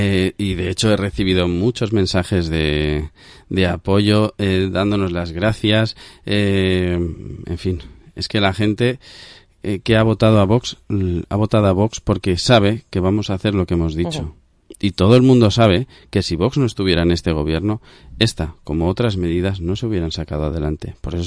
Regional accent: Valencian Community, Spain; Estamos en la Comunidad Valenciana. En la Comunidad Valenciana somos Castellón, Valencia y Alicante, hablamos valenciano, no somos catalanes

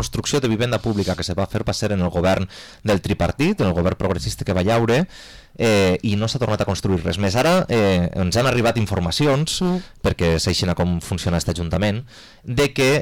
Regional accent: Benicàssim, Valencian Community, Spain; a mi m'han parit a Benicàssim, m'he criat a Benicàssim i vull viure a Benicàssim, perquè vull però no puc, perquè no puc.

